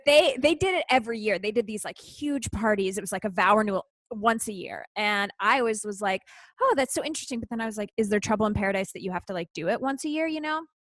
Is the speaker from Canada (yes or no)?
yes; Canada; I grew up in Canada.